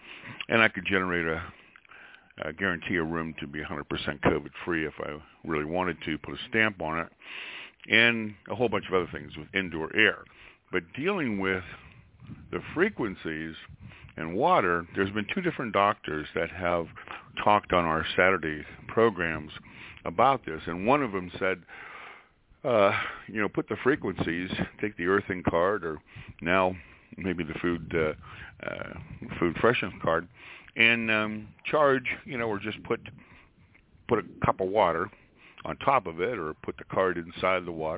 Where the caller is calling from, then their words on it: Ohio, United States; I'm calling from Ohio.